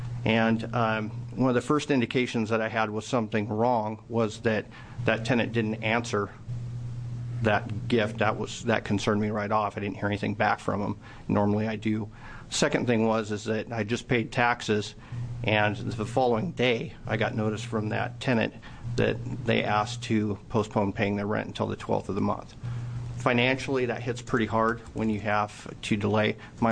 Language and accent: English; Albany, United States; I'm from Albany.